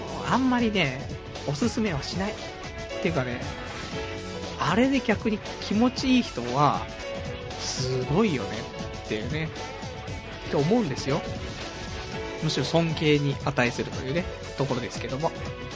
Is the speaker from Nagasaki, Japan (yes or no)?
no; Saitama, Japan; 僕埼玉ですから